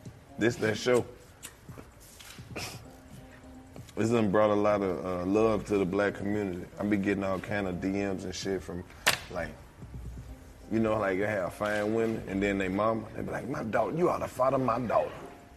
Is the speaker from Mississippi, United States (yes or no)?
yes; Mississippi, United States; I'm from Mississippi. We don't have many opportunities.